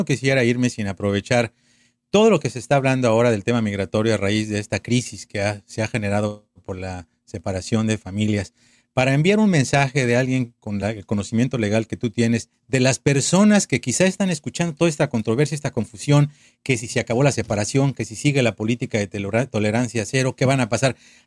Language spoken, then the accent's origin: Spanish; Mexico; nací el 12 de diciembre, inevitablemente me identifico como mexicano.